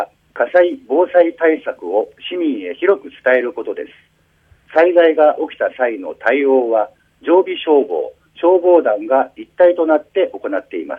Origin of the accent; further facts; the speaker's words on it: Chiba, Japan; 地元のチームですし